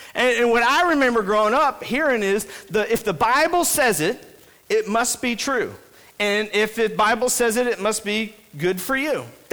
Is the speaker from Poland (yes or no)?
no; Sikeston, Missouri, United States; I grew up in church in Sykeston, Missouri for a long time until we moved to Bridgeton.